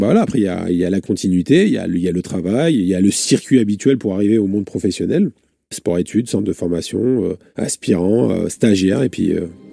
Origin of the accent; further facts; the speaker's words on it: Reims, Grand Est, France; born there